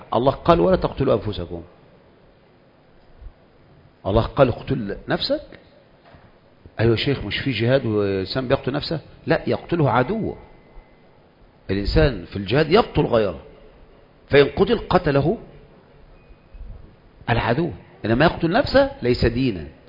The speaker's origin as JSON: {"language": "Arabic", "country": "Egypt", "said": "ودايما الاختراع من عندنا كمصريين"}